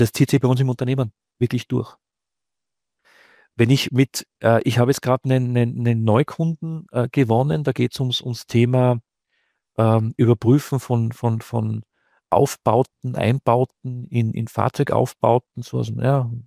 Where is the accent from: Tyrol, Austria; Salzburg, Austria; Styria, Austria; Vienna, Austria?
Salzburg, Austria; wenn du Luftlinie irgendwie in Tirol oder in Salzburg, wo ich herkomme, 20 Kilometer Luftlinie hast